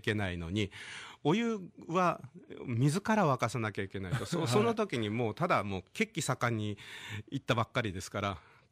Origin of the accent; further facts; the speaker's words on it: Kagoshima, Japan; だもう見ず知らずの鹿児島から来た、もう怪しいじゃないですか。